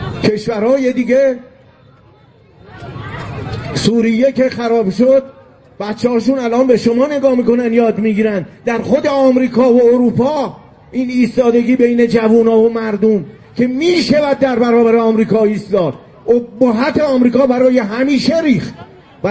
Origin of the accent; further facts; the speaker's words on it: Iran; من دیده بودم میپرسید بچه کجایی، میگفتیم ایران، نمیدونست ایران کجا.